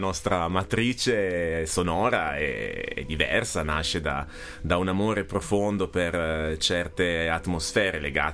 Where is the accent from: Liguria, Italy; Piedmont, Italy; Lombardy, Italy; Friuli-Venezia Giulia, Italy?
Piedmont, Italy; Collegno; Ricordo, noi Collegno, noi siamo la coppia collegnese, stiamo nell'ovest